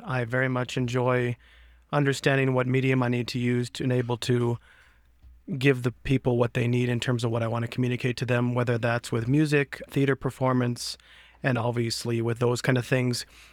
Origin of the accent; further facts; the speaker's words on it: Denver, Colorado, United States; So I was born in 1990. So I grew up throughout those eras and time.